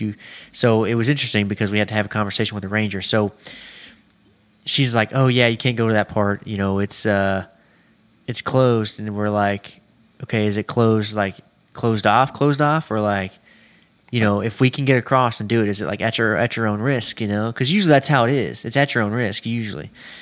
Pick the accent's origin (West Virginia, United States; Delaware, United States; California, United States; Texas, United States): Texas, United States; Growing up in East Texas, it may be a little bit similar.